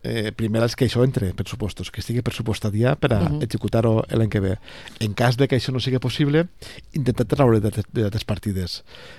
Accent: Valencian Community, Spain; l'11% de la població, que som els valencians i valencianes.

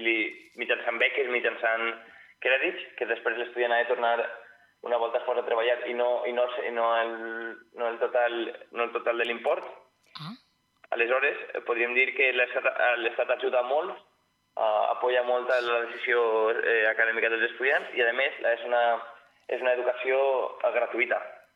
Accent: Vila-real, Valencian Community, Spain; Sí, de veres que soc de Villarreal, tinc 23 anys i la meva professió és infermeria, soc infermer.

